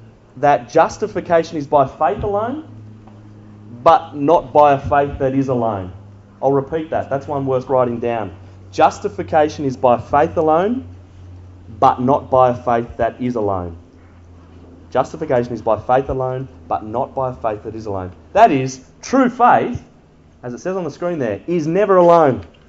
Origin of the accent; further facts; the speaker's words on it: New Zealand; I come from New Zealand. I don't know where that came from.